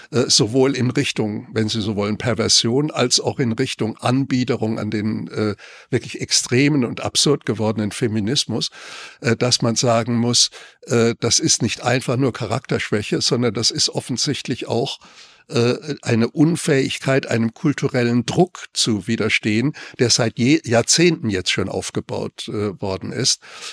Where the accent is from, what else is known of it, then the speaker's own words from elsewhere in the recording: Rhineland-Palatinate, Germany; bei uns in der Pfalz hat man diese Männer Dünnmänner genannt